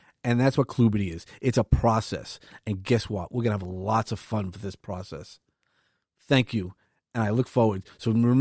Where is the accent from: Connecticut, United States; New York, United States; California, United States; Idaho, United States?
New York, United States; Brooklyn; I grew up in Brooklyn, as I've mentioned